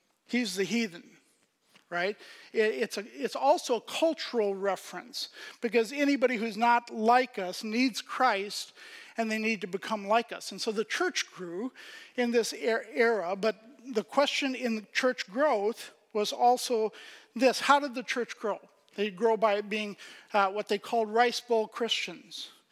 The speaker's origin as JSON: {"language": "English", "country": "Pakistan", "tie": "born or raised there", "said": "I grew up in Pakistan every Sunday singing hymns in Urdu to English tunes"}